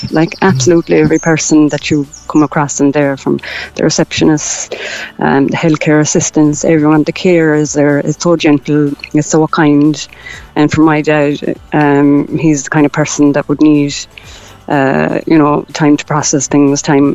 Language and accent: English; Munster, Ireland; now in Cork, Ireland; I'm originally from Kerry, but I live in Cork